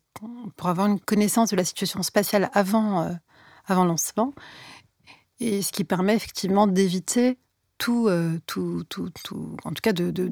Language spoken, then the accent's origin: French; La Courneuve, Île-de-France, France; En fait, j'ai grandi précisément à la Courneuve, dans le 93. Et j'ai grandi dans une cité en 93.